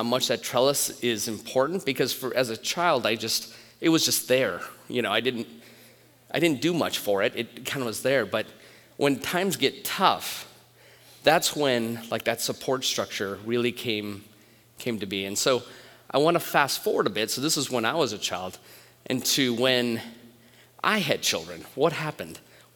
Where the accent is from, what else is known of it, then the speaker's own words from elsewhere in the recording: Detroit, Michigan, United States; I grew up in Michigan, and so I was in the basement of a 100-year-old church in the middle of Detroit